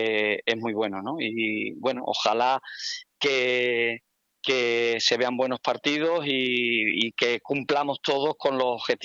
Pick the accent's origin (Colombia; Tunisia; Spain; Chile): Spain; Extremadura; a mí como extremeño me gustaría que hubiese algún equipo en superior categoría